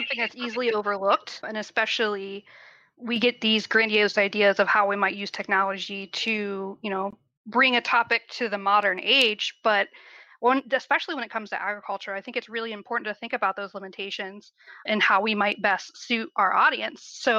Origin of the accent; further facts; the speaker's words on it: Ohio, United States; now in Cedar Rapids, United States; I grew up in the middle of nowhere, Ohio, and we, in my hometown, we still do not have high speed internet. So I've been in the Cedar Rapids area